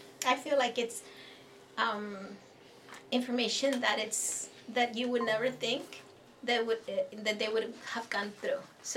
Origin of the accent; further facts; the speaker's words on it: Mexico; moved away; and we go way back because I'm originally from Mexico.